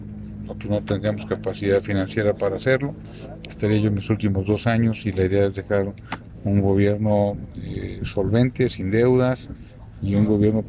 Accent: Mexico; todos somos mexicanos

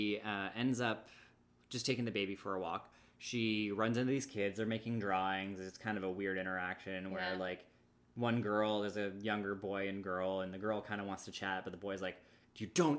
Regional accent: Canada; Canadian by saying it's a pram? I don't know.

